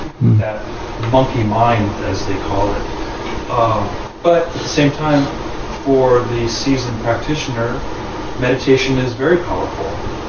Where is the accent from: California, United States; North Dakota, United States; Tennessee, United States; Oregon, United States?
California, United States; Los Angeles; So that was why I was raised in Los Angeles.